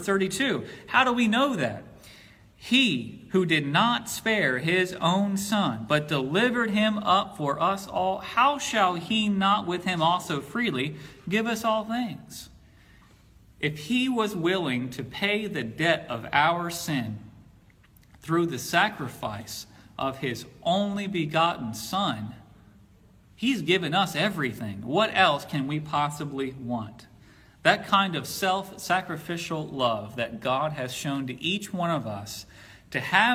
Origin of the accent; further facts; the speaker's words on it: Gloucester, Virginia, United States; when I grew up in Gloucester, Virginia, if I wanted Chick-fil-A, we had to go to the mall in Newport News.